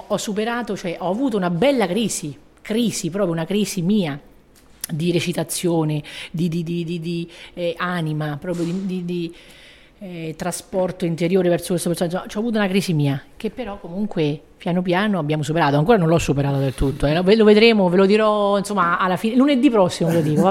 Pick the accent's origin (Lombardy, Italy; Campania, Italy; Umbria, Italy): Umbria, Italy; Terni; io sono nata a Terni, proprio Terni, Ternana proprio, tifo per la Ternana, e che vuoi di più, insomma, mangio le ciriole, che sono tipiche delle nostre parti